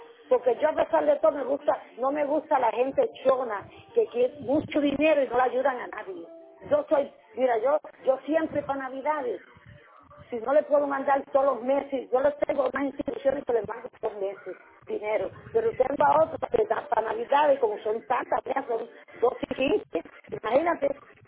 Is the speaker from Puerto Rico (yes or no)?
yes; Puerto Rico; yo vivo mejor aquí en Puerto Rico, no me gusta viajar. Ya yo viajé mucho, fui a México, a todos sus sitios, fui a México, fui a un montón de estados, y a Costa Rica, Nueva York, eso, pero no me gusta, yo soy más puertorriqueña.